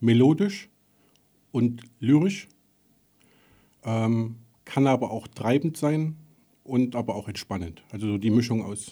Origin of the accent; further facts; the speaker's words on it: Thuringia, Germany; ja, ich komme aus Thüringen. Man hört es vielleicht auch, ich habe einen Akzent, den verheimliche ich auch nicht.